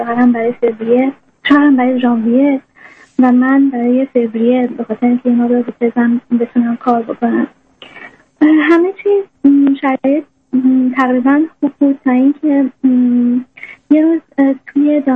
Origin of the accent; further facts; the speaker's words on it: Iran; moved away as an adult; now in Canada; آقای دکتر، من 4 سال پیش از ایران اومدم کانادا برای مقطع دکترا تو رشته کامپیوتر